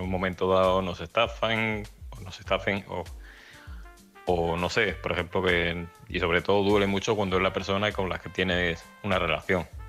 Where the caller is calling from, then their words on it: Almería, Andalusia, Spain; de Almería.